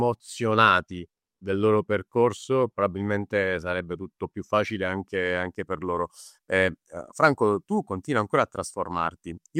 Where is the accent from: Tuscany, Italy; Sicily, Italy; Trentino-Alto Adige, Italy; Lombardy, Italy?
Sicily, Italy; io sono siciliano, quindi molte radici vengono appunto dal Marocco, Tunisia, eccetera.